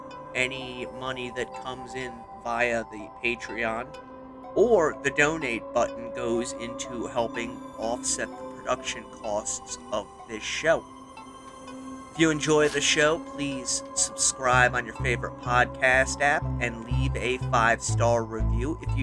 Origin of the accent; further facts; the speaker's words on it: United States; especially because I am from America, and obviously Savile was from the UK, and I am not exactly an expert on British history.